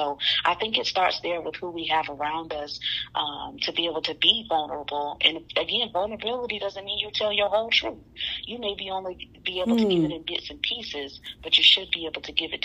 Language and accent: English; the South, United States; I'm a hugger. I am a hugger. I'm from the South. I'm going to hug you.